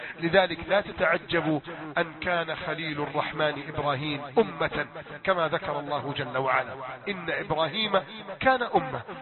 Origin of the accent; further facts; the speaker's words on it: Egypt; اللهم إنا نسألك أن تصلح حال بلدنا مصر